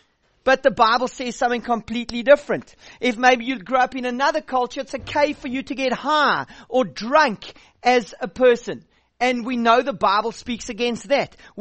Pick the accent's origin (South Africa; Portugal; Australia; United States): South Africa; So you might know from my accent that I don't come from Scotland or Holland. I come from South Africa, which means I'm an African.